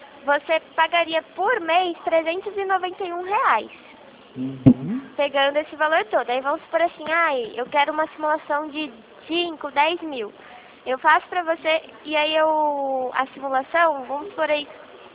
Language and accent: Portuguese; Rio Claro, São Paulo, Brazil; Eu sou daqui de Rio Claro também, tá?